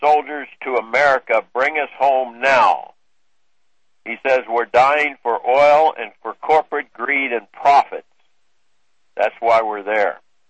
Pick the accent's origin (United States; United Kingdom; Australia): United States; Washington, District of Columbia; I grew up in Washington, D.C., and I grew up with my friends there at Arlington Cemetery.